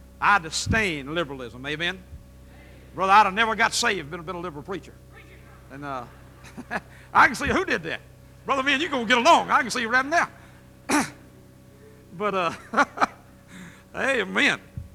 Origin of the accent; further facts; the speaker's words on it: Elaine, Arkansas, United States; But I was born in Elaine, Arkansas. Raised in Elaine, Arkansas. It's a rural farming country, community.